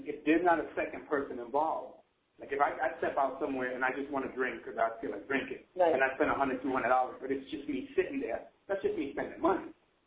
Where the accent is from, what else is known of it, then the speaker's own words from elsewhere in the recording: New York, United States; I grew up in Hell's Kitchen, and that was one of my avenues out.